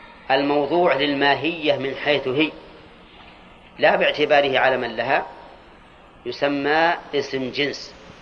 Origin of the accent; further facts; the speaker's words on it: Al-Qassim, Saudi Arabia; أظن كنية عندنا في القصيم